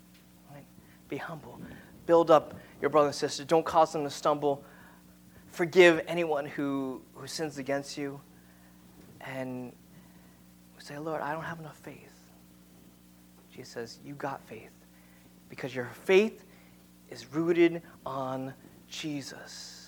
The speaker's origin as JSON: {"language": "English", "town": "Long Island", "region": "New York", "country": "United States", "tie": "born or raised there", "said": "as a little kid, growing up in Long Island, I'd be like, wow, maids."}